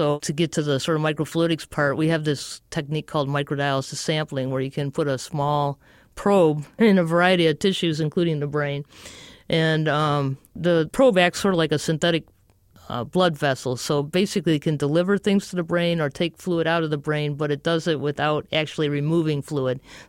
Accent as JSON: {"language": "English", "town": "Detroit", "region": "Michigan", "country": "United States", "lives_now": "Kansas, United States", "said": "and I'm originally from Detroit, so I'm not a farm person at all, and I'm in Kansas"}